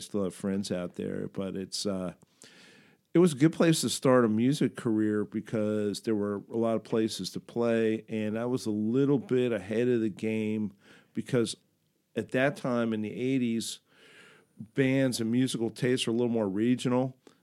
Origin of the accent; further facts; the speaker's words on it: Plainfield, New Jersey, United States; also born or lived in Colorado; No, actually, I grew up in Plainfield, New Jersey.